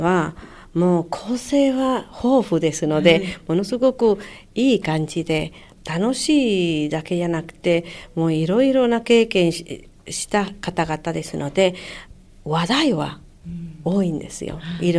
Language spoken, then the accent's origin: Japanese; Mexico; Japanese is a second language; メキシコです。